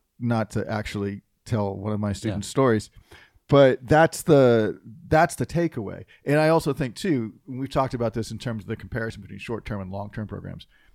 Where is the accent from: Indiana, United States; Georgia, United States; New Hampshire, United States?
New Hampshire, United States; I grew up in New Hampshire. It wasn't entirely clear.